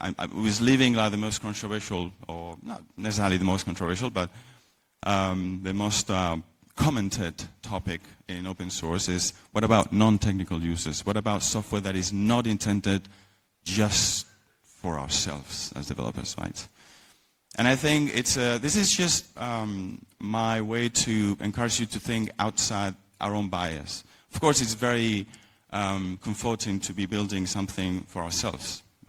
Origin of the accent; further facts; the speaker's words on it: Spain; I'm from Spain.